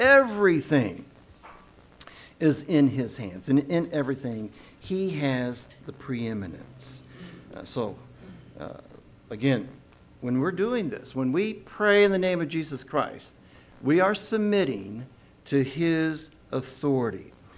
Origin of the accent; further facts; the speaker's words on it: Louisville, Kentucky, United States; I was born in Louisville and grew up here for the first 20 years of my life.